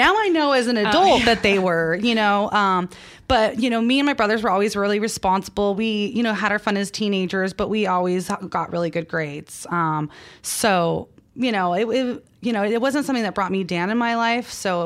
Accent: Colorado, United States; moved away as an adult; I'm from Colorado.

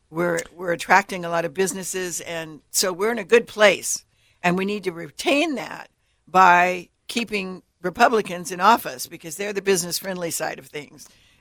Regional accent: California, United States; I come from California where you might see your representative on TV or something, but you very seldom would see him at the market.

